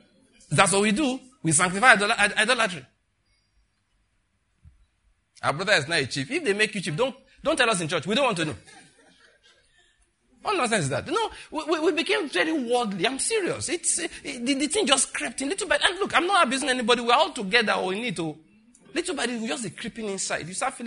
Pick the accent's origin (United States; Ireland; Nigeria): Nigeria; Western Nigeria; Really, at least, I grew up in Western Nigeria.